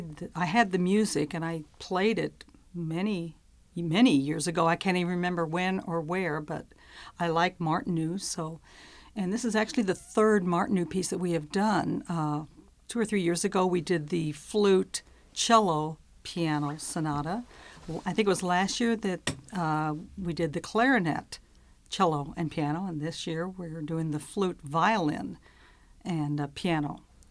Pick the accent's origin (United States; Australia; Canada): United States; Quincy, Illinois; Well, I was born in Quincy, Illinois. I've lived in Illinois my whole life.